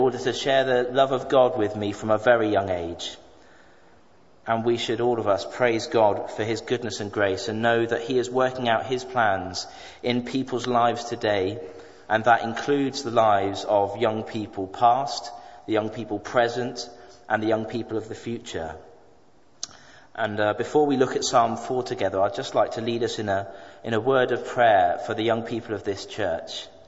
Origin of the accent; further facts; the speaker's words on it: Bristol, South West England, United Kingdom; I grew up here in Bristol among the fellowship at Kensington Baptist Church, here in this very church.